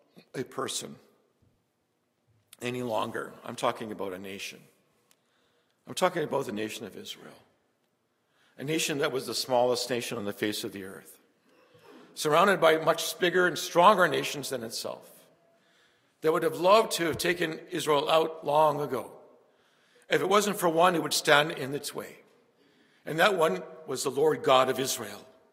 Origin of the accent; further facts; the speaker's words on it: Winnipeg, Manitoba, Canada; I grew up in Winnipeg. It was a violent city to grow up in.